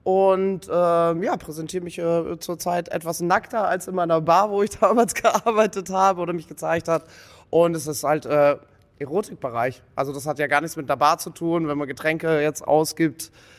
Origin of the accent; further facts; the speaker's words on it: Germany; now in Switzerland; Ich bin Deutsche und lebe in der Schweiz.